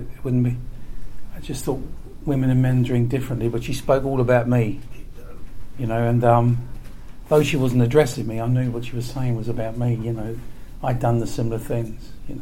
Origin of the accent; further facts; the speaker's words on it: Derry, Northern Ireland, United Kingdom; born there; I was born in Derry City, actually, in Northern Ireland, and I had five brothers, two sisters, my mum and dad, and it was a very, very, very small house.